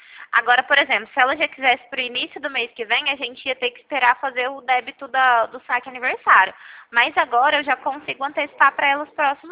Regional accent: Uberlândia, Minas Gerais, Brazil; now in Ribeirão Preto, Brazil; hoje eu falo de Ribeirão Preto, mas a minha cidade natal é Uberlândia.

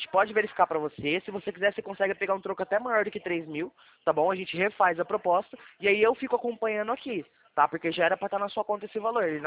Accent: Campinas, São Paulo, Brazil; Eu sou de Campinas, São Paulo. Sou aqui do escritório de Campinas

